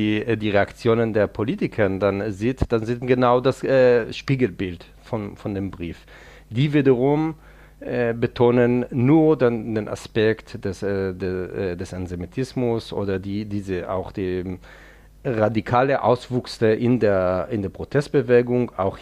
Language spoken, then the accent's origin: German; Israel; German is a second language; ich bin Israeli, ich bin in Israel aufgewachsen, ich war auch in der israelischen Armee, das war schon vor mehr als 20 Jahren